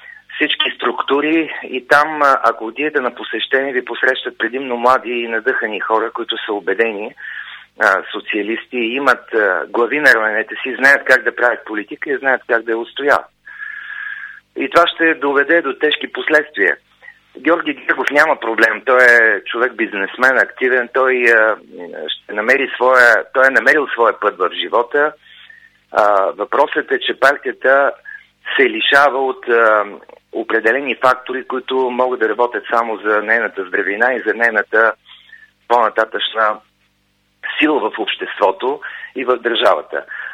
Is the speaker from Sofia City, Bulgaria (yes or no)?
no; Elhovo, Yambol Province, Bulgaria; в родния ми град Елхово